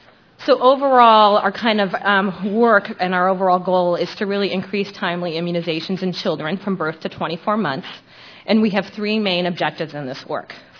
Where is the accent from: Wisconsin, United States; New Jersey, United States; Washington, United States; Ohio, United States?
Washington, United States; from Washington State.